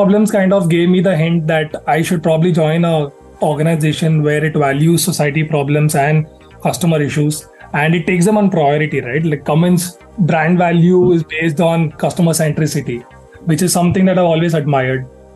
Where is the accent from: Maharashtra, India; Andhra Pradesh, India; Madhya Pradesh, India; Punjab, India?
Madhya Pradesh, India; Singrauli; also born or lived in Vellore; I was born in Vellore, and soon we left for Singrauli, which is in Madhya Pradesh. And we lived there almost for 6 years in the 90s to the early 2000s.